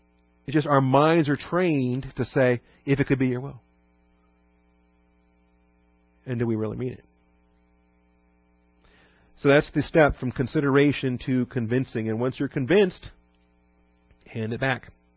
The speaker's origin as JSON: {"language": "English", "town": "Seattle", "region": "Washington", "country": "United States", "tie": "born or raised there", "said": "I grew up in Seattle. We never had fixin' to. Ever. Alabama is where I first learned about fixing to, and I figured out it's kind of a southern thing."}